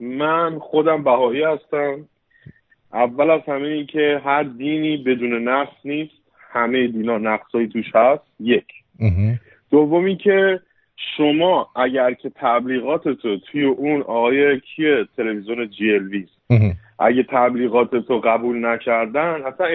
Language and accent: Persian; Iran; همه ما ایرانیم آقا، جدای از این که ما چه دینی داریم، چه قومیتی داریم، چه رنگ پوستی داریم، ما هممون ایرانیم